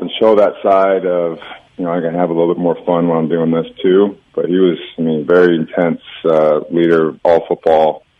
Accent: Michigan, United States; You know, I was from Central Michigan, and I think we got to play maybe that week during the Senior Bowl

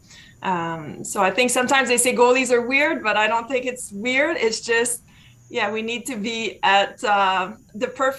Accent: Châteauguay, Quebec, Canada; Yes, I grew up in Châteauguay, Quebec.

